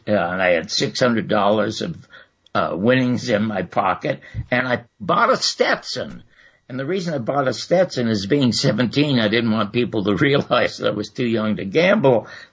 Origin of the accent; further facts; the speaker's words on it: Toronto, Ontario, Canada; born there; I was born in the Salvation Army Hospital Charity Ward in Toronto.